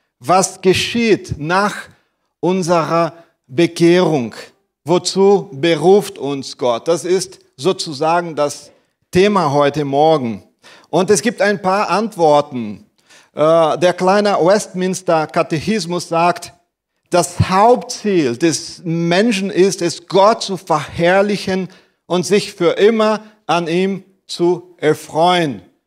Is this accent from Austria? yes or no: no; South Region, Brazil; moved away as an adult; now in Bietigheim-Bissingen, Germany; Also wir kommen aus dem Süden Brasilien. Dort war ich Pastor einer Baptistengemeinde. Und 2018 sind wir als Familie nach Bietigheim-Bissingen gekommen.